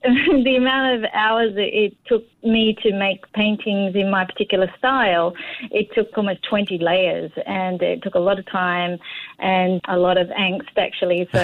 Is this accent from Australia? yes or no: yes; Australia; And a rabbit relates to my home country in that it was introduced with white settlers over 200 years ago, and it's gone feral across Australia.